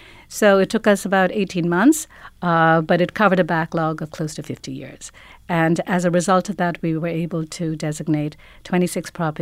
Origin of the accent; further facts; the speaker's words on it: New York City, New York, United States; as a New Yorker, I understand that the city should evolve and grow, but the preservation of our unique buildings and our heritage is really vitally important.